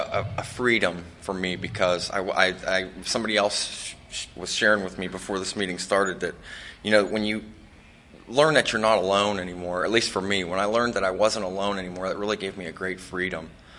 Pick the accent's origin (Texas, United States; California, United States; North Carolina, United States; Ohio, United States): Ohio, United States; I'm from Ohio. This is my first time to the ocean ever in my life.